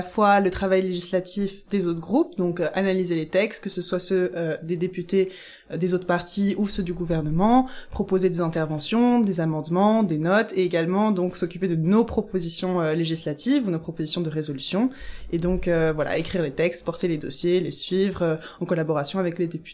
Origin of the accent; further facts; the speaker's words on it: France; On me parle en flamand et je suis incapable de dire un seul mot et je me sens mal, je me sens obligée de dire je suis française de France pour me justifier.